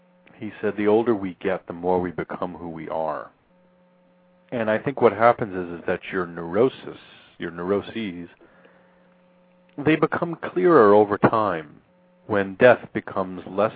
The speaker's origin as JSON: {"language": "English", "town": "Queens", "region": "New York", "country": "United States", "tie": "born or raised there", "said": "The crummy, semi-attached row house that I grew up in Queens."}